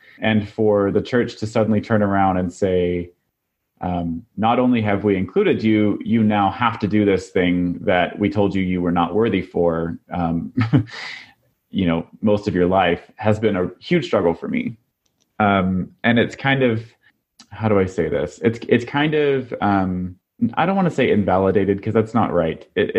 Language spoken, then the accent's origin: English; Oklahoma, United States; I don't know if it's just from growing up in Oklahoma or what